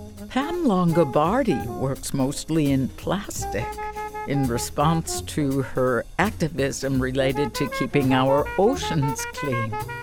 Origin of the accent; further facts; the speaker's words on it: Chicago, Illinois, United States; moved away as an adult; I am from Chicago. I moved down here when I was an adult